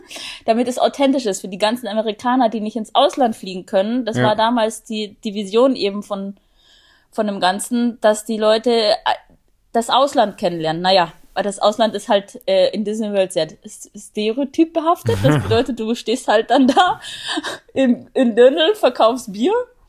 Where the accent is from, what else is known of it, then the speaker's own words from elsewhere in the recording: Augsburg, Bavaria, Germany; ich bin 29, ich komme aus Augsburg